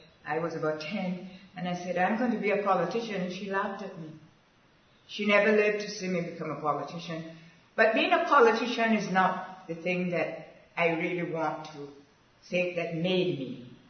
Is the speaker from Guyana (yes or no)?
yes; Georgetown, Demerara-Mahaica, Guyana; My early life growing up in Georgetown, I believe, was very significant because I straddled two centuries. I was born in the 1900s, 20th century, and went into the 20th century. I come off of the Shed Road District, Georgetown